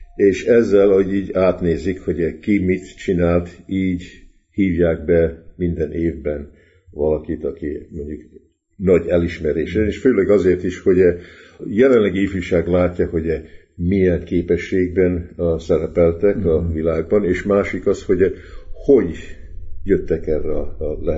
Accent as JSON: {"language": "Hungarian", "country": "Hungary", "said": "sokan így kérdezik, hogy honnan jöttél, milyen név ez, és mondom, ez magyar név, magyar vagyok"}